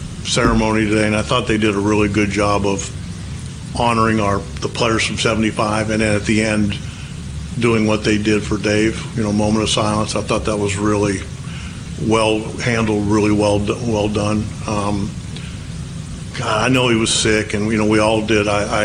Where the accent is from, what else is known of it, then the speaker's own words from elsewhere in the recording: Pittsburgh, Pennsylvania, United States; And I grew up in Pittsburgh, you know, watching him.